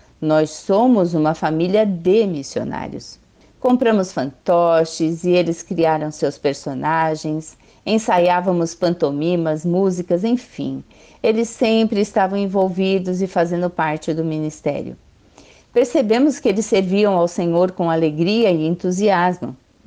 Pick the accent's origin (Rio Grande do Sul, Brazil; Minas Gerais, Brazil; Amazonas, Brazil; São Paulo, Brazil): São Paulo, Brazil; Somos natural de São Paulo e membros da Igreja Evangélica do Maracanã.